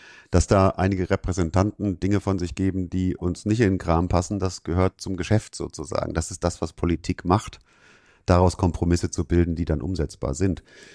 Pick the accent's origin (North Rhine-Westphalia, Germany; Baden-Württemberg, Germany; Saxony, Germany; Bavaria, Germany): Saxony, Germany; Pegau; also born or lived in Leipzig; ich bin in der DDR geboren, in Leipzig, hinter der Mauer. Und habe in einer kleinen Stadt im Süden von Leipzig, in Pegau, meine ersten 10 Jahre verbracht.